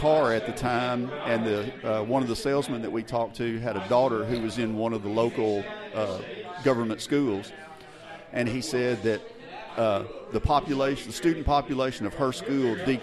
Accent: the South, United States; as a Southerner, can't look at what the United States government does to us on a daily basis and come to any other conclusion that it is our mortal enemy.

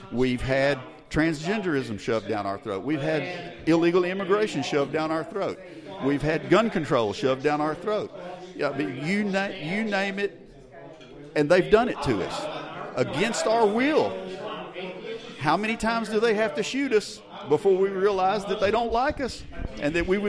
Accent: the South, United States; as a Southerner, can't look at what the United States government does to us on a daily basis and come to any other conclusion that it is our mortal enemy.

